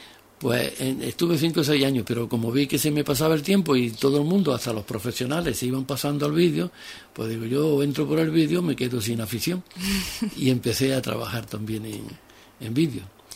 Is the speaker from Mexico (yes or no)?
no; Spain; sentir también como español cuando gana o lamentar cuando pierde nuestro equipo.